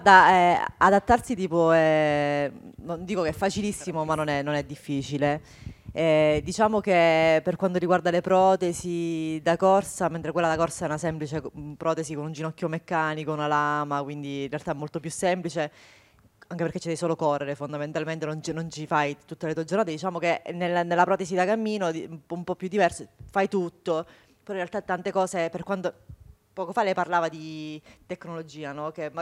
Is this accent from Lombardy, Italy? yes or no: no; Sicily, Italy; io sono siciliana